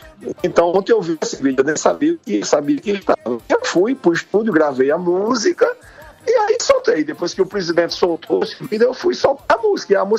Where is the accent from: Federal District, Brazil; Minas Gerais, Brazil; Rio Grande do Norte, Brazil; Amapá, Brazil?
Rio Grande do Norte, Brazil; Jardim do Seridó; Eu sou dos dois estados. Eu digo assim, a Paraíba é minha mãe, o Rio Grande é o meu pai. Eu nasci em Campina Grande, mas fui criado em Jardim do Seridó. Portanto, nasci numa Campina, me criei num jardim.